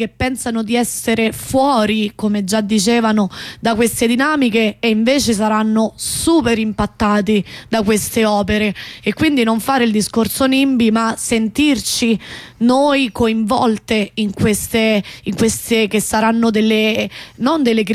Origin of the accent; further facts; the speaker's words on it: Rome, Lazio, Italy; per noi Roma, e siamo romane, almeno io, è una risorsa anche